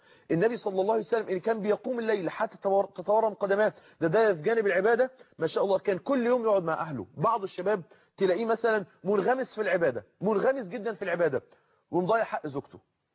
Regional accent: Mansoura, Dakahlia, Egypt; عندنا في المنصوره

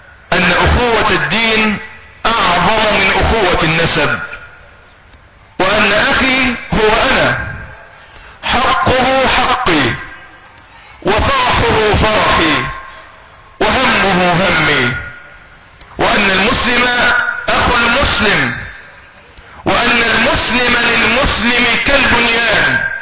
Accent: Egypt; بلادنا مصر

